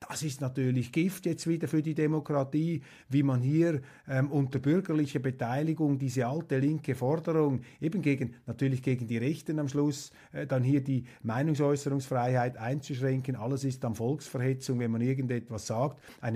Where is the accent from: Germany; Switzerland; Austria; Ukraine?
Switzerland; als Schweizer sage ich Ihnen, wir sind gerne klein.